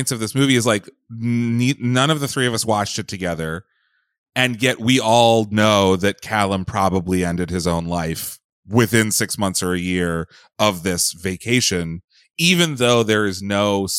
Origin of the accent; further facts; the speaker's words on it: Pennsylvania, United States; And so going like, you know, going back to where I grew up in Pennsylvania and doing karaoke is like much different.